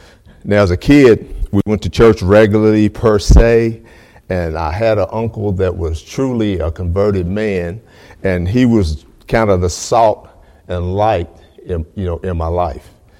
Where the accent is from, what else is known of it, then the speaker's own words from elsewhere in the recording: Frankfort, Kentucky, United States; But I was raised in Frankfort, Kentucky, and that's the capital of Kentucky. And I've lived there since I was about 2 years old.